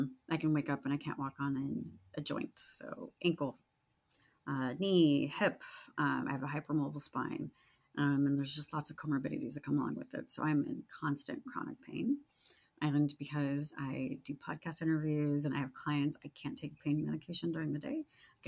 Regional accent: Sacramento, California, United States; And then Greta Gerwig is from Sacramento and that's my hometown.

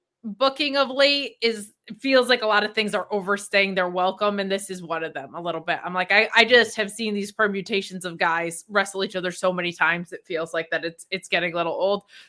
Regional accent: New York, United States; I don't know if it's just because I'm from New York

